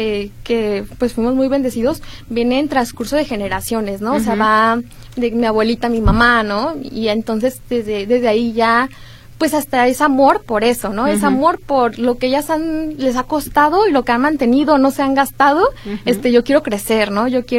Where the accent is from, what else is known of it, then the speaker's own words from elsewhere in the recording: Zapopan, Jalisco, Mexico; born there; Tengo 20 años, soy nacida aquí en Zapopan, Jalisco.